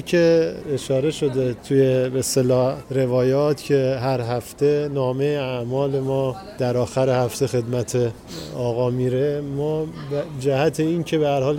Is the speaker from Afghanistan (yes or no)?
no; Qom, Iran